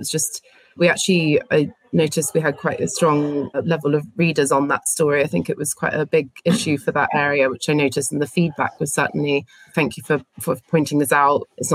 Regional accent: Scotland, United Kingdom; I'm from Scotland. My family, my dad's, you know, been here for a long time. His family date back in Scotland a long way.

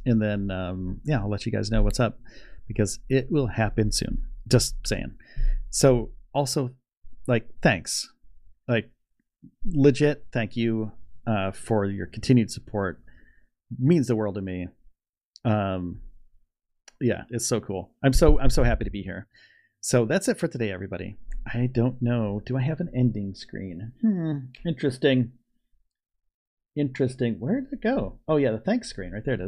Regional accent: Northeast, United States; I'm from the Northeast.

